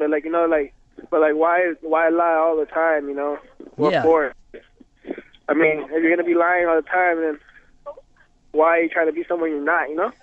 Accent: United States; I actually born and raised here.

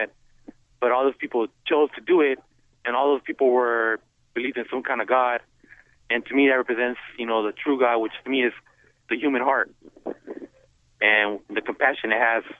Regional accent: Santa Monica, California, United States; I'm from Santa Monica right here.

